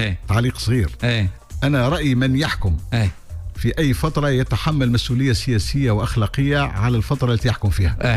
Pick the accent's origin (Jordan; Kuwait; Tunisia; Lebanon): Tunisia; يهمني أن أعرف كتونسي وكمواطن